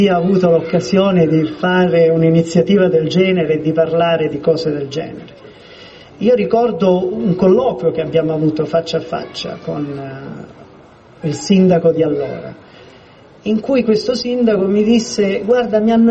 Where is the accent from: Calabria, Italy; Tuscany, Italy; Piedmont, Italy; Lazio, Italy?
Calabria, Italy; Polistena; le dico adesso perché sono nel mio paese, sono a Polistena, sono qui che queste cose sono accadute